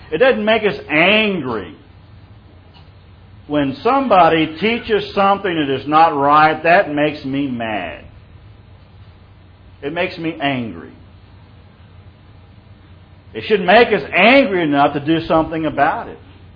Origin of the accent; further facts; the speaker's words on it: Dripping Springs, Texas, United States; I remember when I was growing up in Dripping Springs